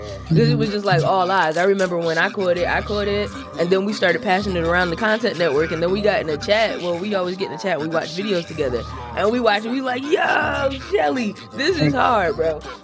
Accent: Harrison, New Jersey, United States; That was 8th grade for me, but my mom was a school teacher there, so I grew up in Harrison.

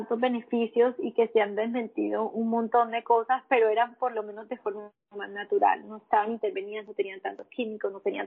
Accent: Montería, Córdoba, Colombia; estaba en Montería, que es de donde soy, donde vivo, donde vivía, perdón, en ese tiempo.

